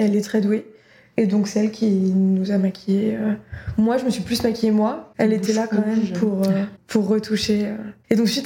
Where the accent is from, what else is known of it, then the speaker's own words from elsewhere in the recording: Rennes, Brittany, France; parce que je suis de Rennes